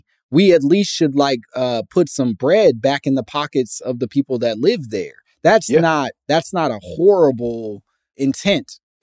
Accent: Chicago, Illinois, United States; I will say that I think it was impossible not to be a Bulls. I'm from Chicago as well

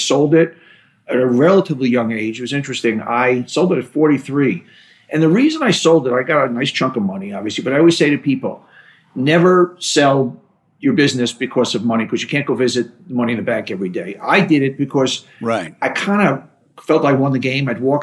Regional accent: Queens, New York, United States; Growing up in Queens, you know, I remember going to University of Pennsylvania my first day

